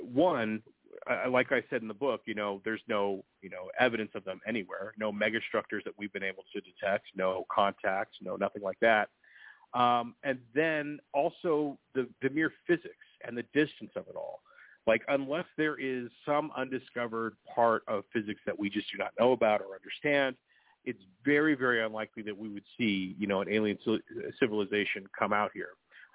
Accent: Big Bear, California, United States; my hometown of Big Bear, California. It's kind of a ski resort-esque, you know, away from it all type of town.

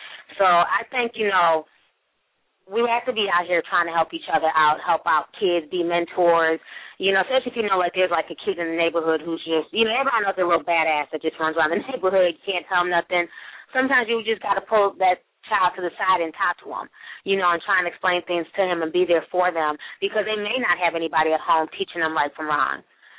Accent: Harlem, New York, United States; I mean, I grew up in Harlem, and I'm in graduate school

